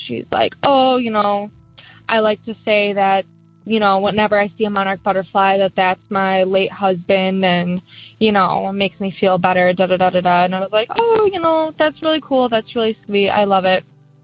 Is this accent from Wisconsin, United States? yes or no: yes; Wisconsin, United States; I am from Wisconsin.